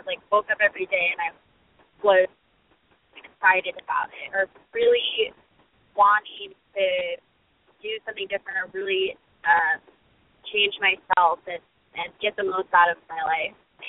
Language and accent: English; San Diego, California, United States; now in Seattle, United States; I'm from San Diego, but I went to college in Seattle, so I'm currently living in Seattle.